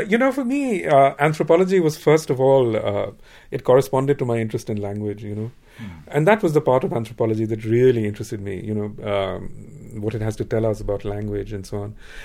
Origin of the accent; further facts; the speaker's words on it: India; now in United States; I'm an Indian citizen, so I don't vote here, but my wife is American.